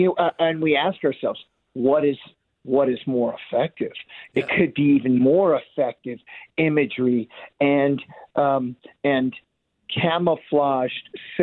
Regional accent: Kansas City, Missouri, United States; now in Dallas, United States; You know, I've been coming back to Kansas City at least once or twice a year because I love my hometown and I love my family there.

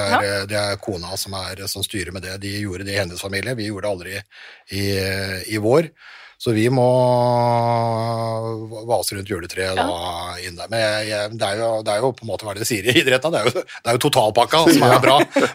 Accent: Nordvestlandet, Norway; Jeg kommer fra Nordvestlandet, vi hadde mye steik og sånn på julaften

